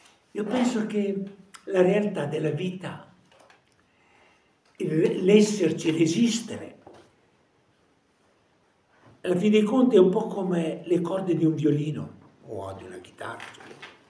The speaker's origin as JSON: {"language": "Italian", "town": "Parma", "region": "Emilia-Romagna", "country": "Italy", "tie": "born or raised there", "said": "E io che sono cresciuto a Parma, dico sempre che se io dovessi tenere un animale dove vivo io"}